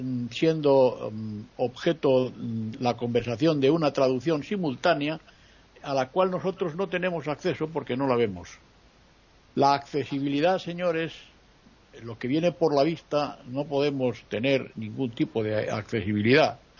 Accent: Spain; aquí en la televisión, en mi país, la televisión española, tiene audiodescripción

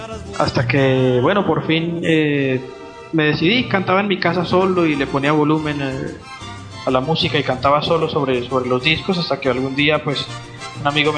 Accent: Medellín, Antioquia, Colombia; born there; Nací en Medellín, Colombia, la segunda ciudad más grande de mi país.

